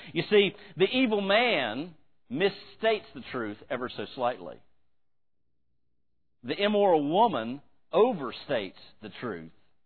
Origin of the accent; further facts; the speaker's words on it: West Virginia, United States; Now, I grew up in West Virginia, where we believed in taking care of yourself.